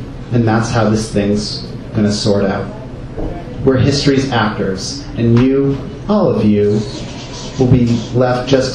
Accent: Philadelphia, Pennsylvania, United States; We're the New Philadelphia Poets. We're up here from Philadelphia, reading in New York.

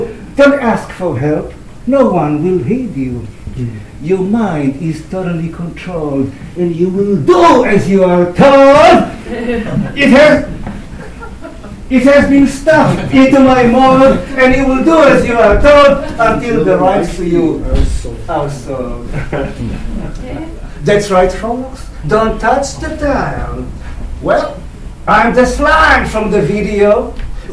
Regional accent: Israel; When I was 18 years old, I grew up in Israel

